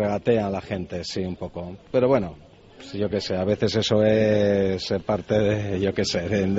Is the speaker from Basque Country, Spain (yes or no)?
yes; Basque Country, Spain; Al lado de Vitoria, al lado de Salvatierra.